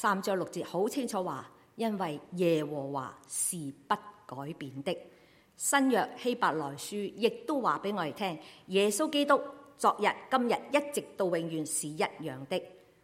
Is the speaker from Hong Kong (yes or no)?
no; Canada; 当我们加拿大人去到香港的时候